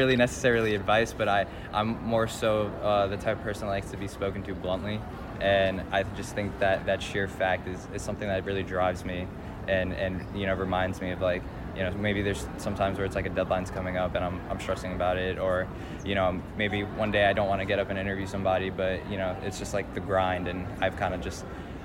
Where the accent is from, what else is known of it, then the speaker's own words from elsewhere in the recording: Florida, United States; I'm the sports editor for Florida Atlantic University, and I'm from Broward County, Florida.